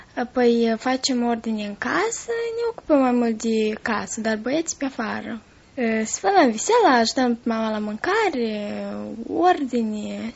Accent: Bălți, Moldova; born there; M-am născut în Bălția.

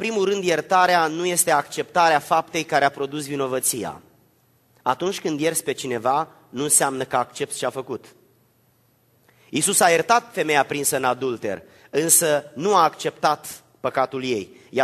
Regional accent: Bălănoaia, Giurgiu County, Romania; born there; m-am născut în Bălănoaia, că am trăit în Giurgiu

